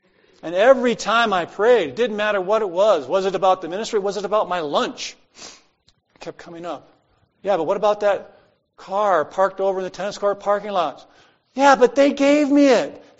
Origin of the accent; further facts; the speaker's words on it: United States; And that sure cuts across my grain as an American.